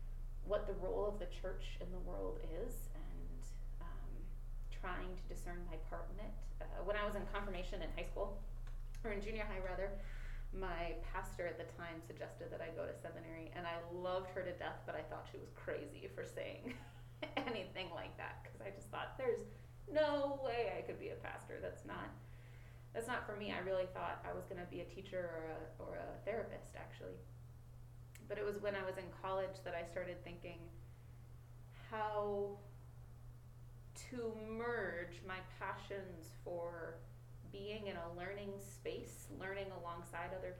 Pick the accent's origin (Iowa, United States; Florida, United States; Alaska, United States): Alaska, United States; Fairbanks; Well, I grew up in Alaska. My folks and my little brother still live there and loved it. Loved living in a village, loved living in the bustling metropolis of Fairbanks, Alaska